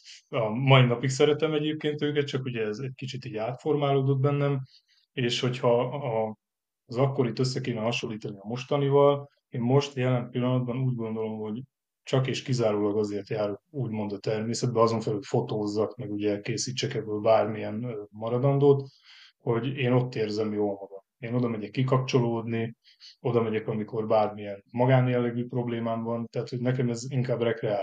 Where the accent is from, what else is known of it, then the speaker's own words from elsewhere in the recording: Vámosmikola, Pest, Hungary; Vámos Mikolán laktunk egy kertes házban, onnan, ott nevelkedtem az első tizen pár évben